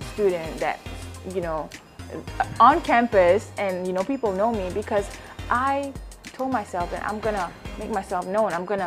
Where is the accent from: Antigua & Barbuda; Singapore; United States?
Singapore; moved away; Well, growing up in Singapore, we had absolutely like no perception of like owning a gun